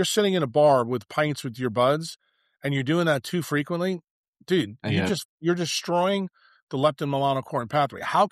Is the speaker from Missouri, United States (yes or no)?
no; New York City, New York, United States; I said, if I listen to you two, I'm going to wind up as a poor kid growing up in New York City.